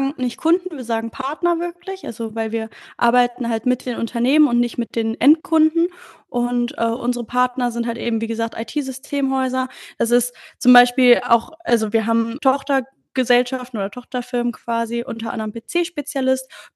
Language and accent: German; Bad Sassendorf, North Rhine-Westphalia, Germany; Ich komme ursprünglich aus Soest. Ich weiß nicht, also eigentlich ist es Bad Sassendorf, aber das kennt wahrscheinlich kaum einer.